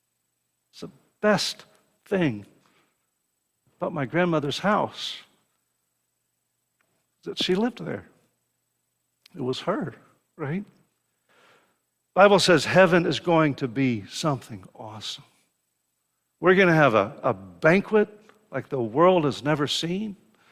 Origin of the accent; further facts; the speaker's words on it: Dallas, Texas, United States; When I was a little boy, I grew up in Dallas. Started off on a farm in Plano. And then we moved into Dallas.